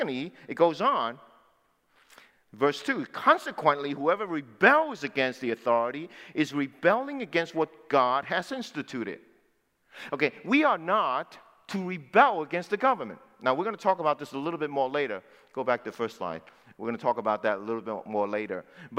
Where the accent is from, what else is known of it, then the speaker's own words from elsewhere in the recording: United States; And by the way, I know that as an American, I love to say it.